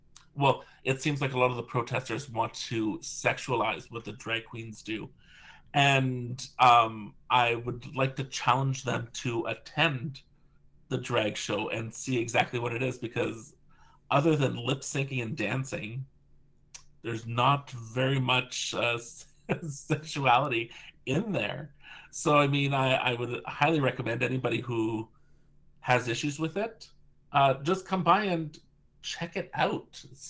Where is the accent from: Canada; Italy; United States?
Canada; that's the thing about being Canadian.